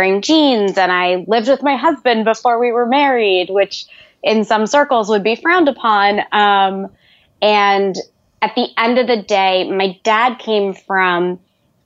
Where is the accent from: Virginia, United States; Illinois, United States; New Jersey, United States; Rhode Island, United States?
New Jersey, United States; So I grew up in New Jersey in a commuter suburb to New York City in a neighborhood that's predominantly Orthodox Jewish with parents who were not Orthodox.